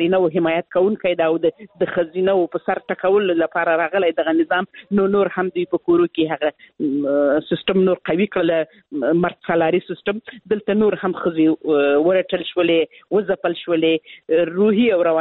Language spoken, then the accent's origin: Pashto; Helmand, Afghanistan; یعنی زه خپله د هلمند ولایت څخه یم